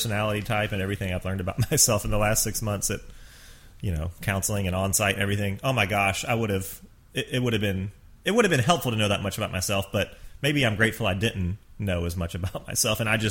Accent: Georgia, United States; Because I grew up in Georgia. I loved his history in Atlanta

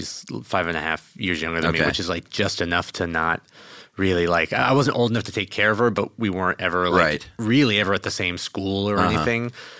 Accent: New Hampshire, United States; also born or lived in Rhode Island / Boston; I grew up in New Hampshire, and then I lived in Rhode Island and a little bit in Boston and went to school in the Mid-Hudson.

